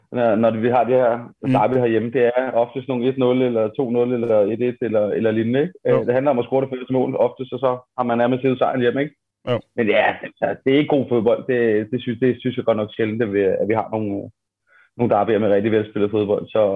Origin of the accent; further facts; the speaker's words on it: Fredensborg, Capital Region of Denmark, Denmark; jeg er opvokset i Fredensborg.